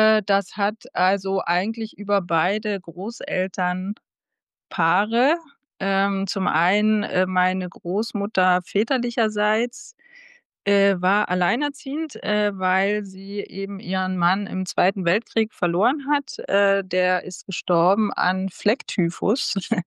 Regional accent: Berlin, Germany; also ich bin Berlinerin.

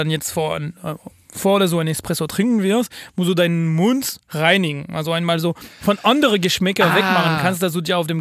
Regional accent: Paris, Île-de-France, France; now in Dortmund, Germany; ich komme aus Paris, ziehe ich nach Dortmund um

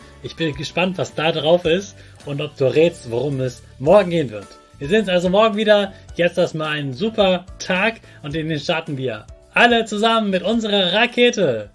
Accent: Hannover, Lower Saxony, Germany; war für mich so etwas ganz, ganz Großes in meiner Jugend, das eine ganz große Weltausstellung in meiner Heimatstadt Hannover war.

